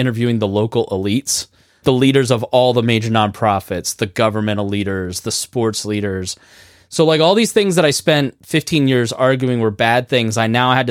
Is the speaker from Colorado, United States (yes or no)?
no; Plainfield, Indiana, United States; moved to the whitest community on earth, which is my hometown of Plainfield, Indiana